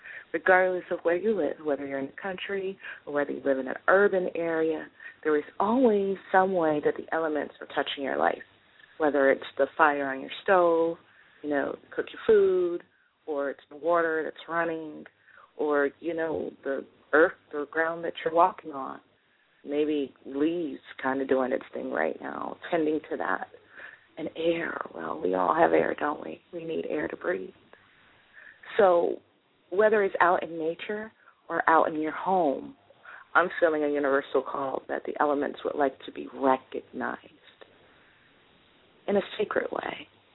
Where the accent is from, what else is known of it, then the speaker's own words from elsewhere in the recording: Washington, District of Columbia, United States; I grew up in Southeast, Anacostia.